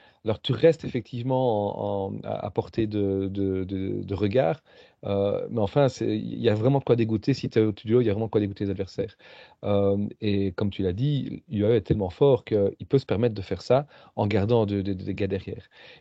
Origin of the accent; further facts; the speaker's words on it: Belgium; peut-être un peu chauvin comme on est belge